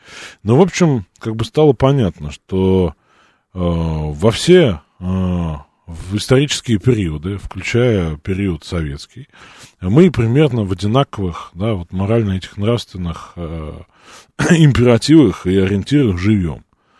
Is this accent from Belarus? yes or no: no; Moscow, Russia; born there; родился в Москве, прожил много где.